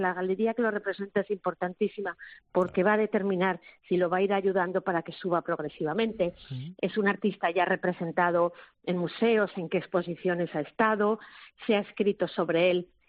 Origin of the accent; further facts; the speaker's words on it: Zaragoza, Aragon, Spain; Yo estudié químicas en la Universidad de Zaragoza, soy de Zaragoza.